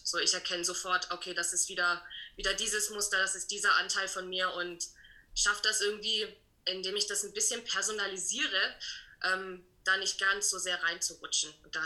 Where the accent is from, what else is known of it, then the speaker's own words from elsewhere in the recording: Germany; now in St. Gallen, Switzerland; ich bin 31 Jahre, lebe seit jetzt knapp 2 Jahren in der Schweiz. Wie man hört, ich komme aus Deutschland, lebe in St. Gallen auf einem Hof